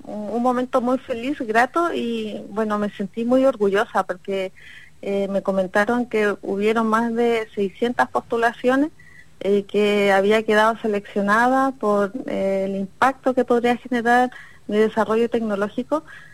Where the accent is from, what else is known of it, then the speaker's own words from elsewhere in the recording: Antofagasta, Chile; also born or lived in Calama; Yo nací en Calama, uh-huh. Pero toda mi vida he vivido en Antofagasta.